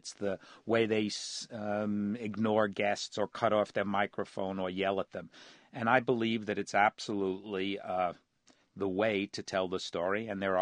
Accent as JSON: {"language": "English", "region": "New York", "country": "United States", "said": "I'm from New York, after all."}